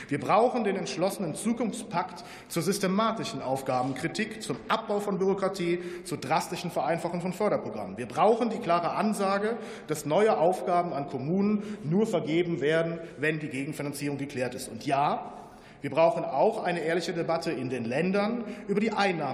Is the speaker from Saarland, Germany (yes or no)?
no; Düren, North Rhine-Westphalia, Germany; Meine Heimatstadt Düren im Rheinland